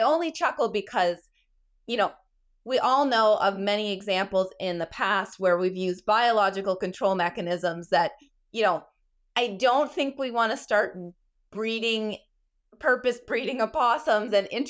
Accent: Ontario, Canada; I'm from Eastern Ontario where the tick populations are high

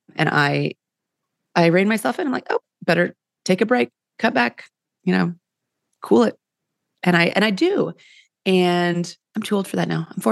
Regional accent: Kansas City, United States; I grew up in the Midwest, in a suburb. Suburb is a nice term, of Kansas City.

